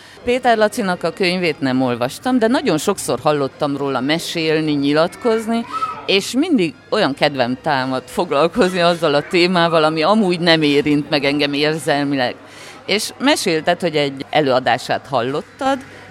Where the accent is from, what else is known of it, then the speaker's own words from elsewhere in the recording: Miercurea Ciuc, Harghita, Romania; Én arra emlékszem csíkszeredaiként, hogy szervezkednek a férfiak, hogy melyik autóval megyünk, hogy állunk a benzinkvótával